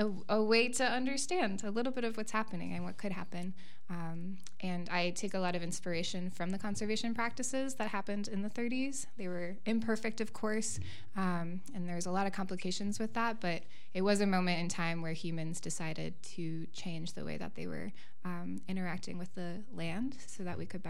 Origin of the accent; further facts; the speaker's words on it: Wisconsin, United States; I similarly was a city kid. I grew up outside of Milwaukee